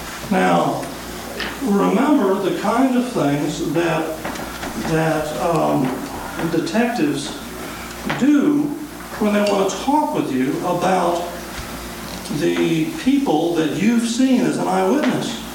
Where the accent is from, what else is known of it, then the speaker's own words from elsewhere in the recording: the South, United States; I'm from the South, where they have a long tradition of storytelling and perhaps of slightly stretching the truth in the story to make it sound better.